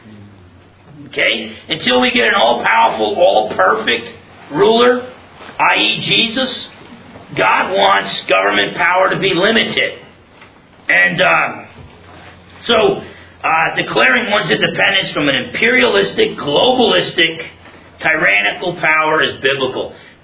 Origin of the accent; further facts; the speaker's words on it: United States; I'm as American as apple pie, okay?